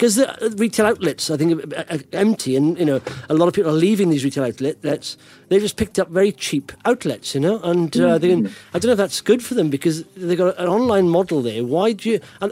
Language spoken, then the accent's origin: English; Wales, United Kingdom; I also watch, because I'm Welsh, this young Welsh and successful as young business people